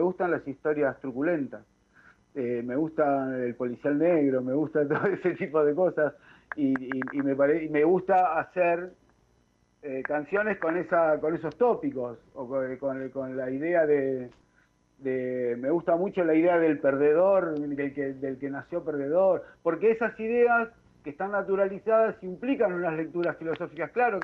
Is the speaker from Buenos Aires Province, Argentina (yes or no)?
yes; Carmen de Areco, Buenos Aires Province, Argentina; allá en el pueblo donde soy natal, Carmen de Areco.